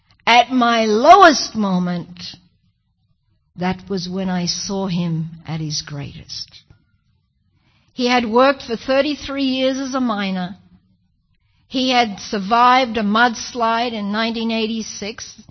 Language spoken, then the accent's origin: English; Australia; I'm Australian, get over it.